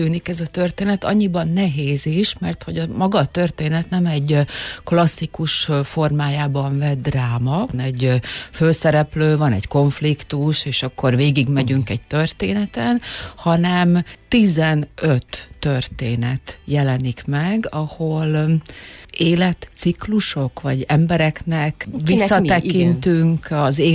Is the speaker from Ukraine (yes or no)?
yes; Zakarpattia Oblast, Ukraine; moved away; Azt tudta, hogy Kárpátaljáról jöttem, az átalakulás az kicsit megviselt, de például azt nem tudom honnan tudta, hogy állandóan kijavították a kiejtésemet